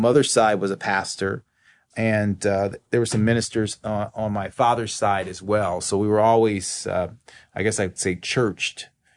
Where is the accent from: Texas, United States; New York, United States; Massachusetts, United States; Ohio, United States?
Ohio, United States; Toledo; I grew up in Toledo, Ohio.